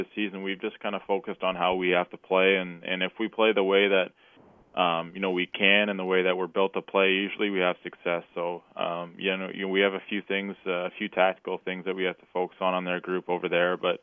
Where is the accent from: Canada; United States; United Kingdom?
Canada; I'm a Canadian kid, and I played kind of my whole life in Canada.